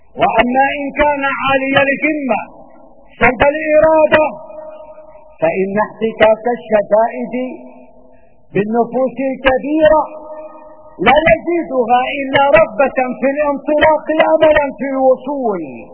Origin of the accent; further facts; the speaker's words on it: Syria; لكننا كسوريين لم تنثني لنا صناعة ولم يهتز لنا كيان